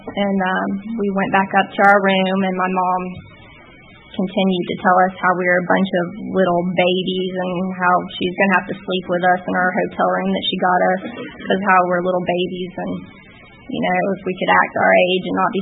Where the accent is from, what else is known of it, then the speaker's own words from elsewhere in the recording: Galax, Virginia, United States; And I met a guy from up around where I was from. I'm from Galax, Virginia, and he was from up in Roanoke.